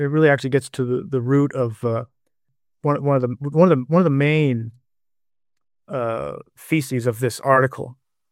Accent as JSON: {"language": "English", "region": "Colorado", "country": "United States", "tie": "born or raised there", "said": "I saw him once, actually, because I grew up in Colorado, and I saw him once in downtown Denver"}